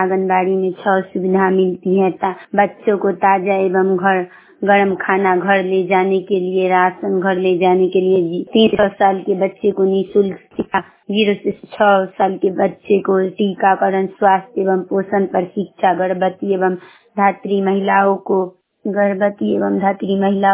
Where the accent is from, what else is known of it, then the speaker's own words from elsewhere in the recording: Tajpur, Bihar, India; हम ताजपुर समस्तीपुर के रहने वाली हैं।